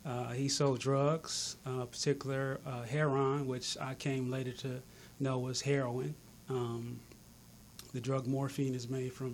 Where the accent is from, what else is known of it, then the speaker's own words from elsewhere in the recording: Los Angeles, California, United States; I grew up on 115th and Avalon.